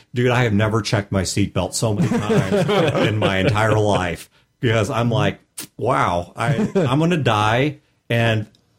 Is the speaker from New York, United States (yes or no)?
no; St. Louis, Missouri, United States; I mean, we're from St. Louis. We have two modes. Super polite and about to shoot somebody.